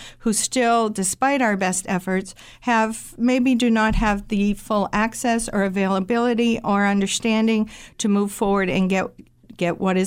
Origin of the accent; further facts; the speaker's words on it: New Hampshire, United States; I grew up in New Hampshire, did not have fluoridated water.